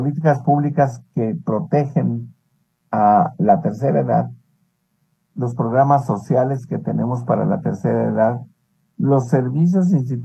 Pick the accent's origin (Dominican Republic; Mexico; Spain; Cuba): Mexico; como mexicano y como a un adulto que me voy encaminando hacia llegar a tener los 60 años